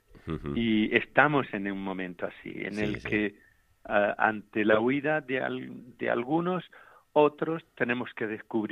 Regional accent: Almería, Andalusia, Spain; Sí, bueno, pero yo soy de Almería y en Almería está ya hace tiempo que funciona muy bien la producción hortícola

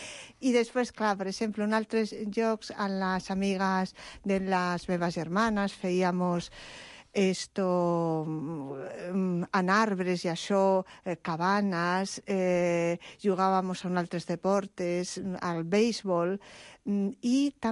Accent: Oviedo, Asturias, Spain; born there; Jo, a Oviedo, sóc asturiana.

